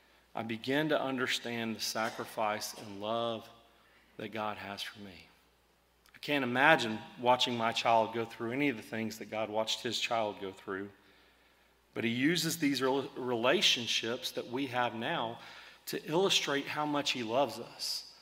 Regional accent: Texas, United States; And I think part of that is growing up in South Texas and seeing some pretty violent storms with tornadoes

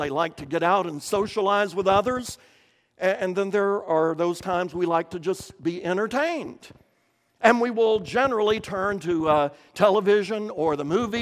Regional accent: Kentucky, United States; he was very much a hillbilly like I was from Harlan County, Kentucky.

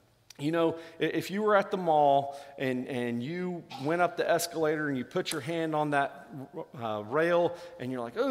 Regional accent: Texas, United States; I remember growing up in South Texas, I was terrified of storms that would roll through

